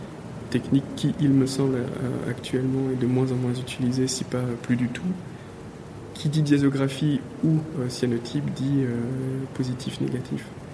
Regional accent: Wallonia, Belgium; il s'avère quand même que je viens du Borinage et que c'est une région qui a connu une surexploitation, une surindustrialisation.

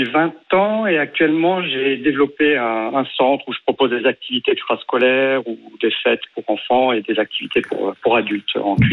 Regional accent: Paris, Île-de-France, France; Moi, je venais de Paris.

